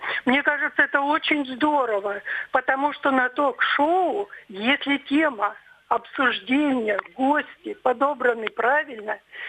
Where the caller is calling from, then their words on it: Krasnodar Krai, Russia; Я ваша тезка из Краснодарского края.